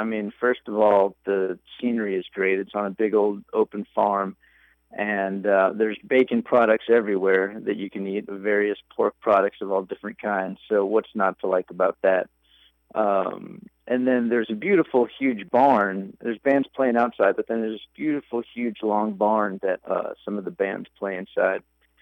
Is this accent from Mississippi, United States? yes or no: no; Texas, United States; now in New York, United States; I've lived here for 15 years now, but I grew up in Texas.